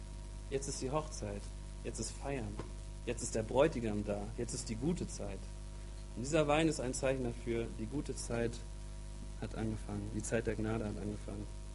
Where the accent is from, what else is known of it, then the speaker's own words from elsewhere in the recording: Germany; Wir als Westler, wir als Deutsche, wir leben in der Fülle.